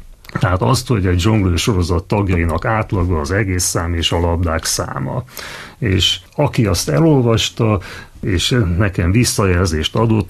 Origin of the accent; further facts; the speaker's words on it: Baja, Bács-Kiskun, Hungary; also born or lived in Budapest / Szeged; én eredetileg pesti vagyok, csak... amikor 10 éves voltam, akkor szüleimet követve költöztem Bajára, és hát lényegében érettségig laktam ott, mert utána már inkább Szegedinek mondanám magamat, hiszen egyetemistaként Szegeden voltam.